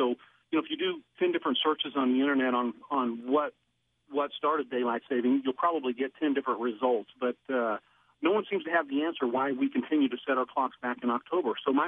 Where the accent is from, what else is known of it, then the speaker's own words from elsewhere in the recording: St. Joseph, United States; Well, I grew up in St. Joseph, and I worked for the St. Joseph Fire Department for about 20 years.